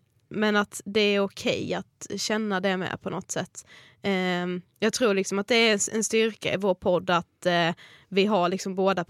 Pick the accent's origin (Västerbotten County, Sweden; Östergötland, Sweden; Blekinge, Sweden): Blekinge, Sweden; now in Stockholm, Sweden; blev ju värsta grejen hemma i Blekinge.